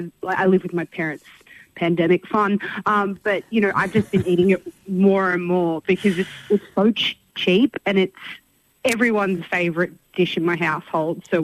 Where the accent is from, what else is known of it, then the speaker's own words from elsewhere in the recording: Canberra, Australian Capital Territory, Australia; because we're from Canberra, we could see the fireworks from our house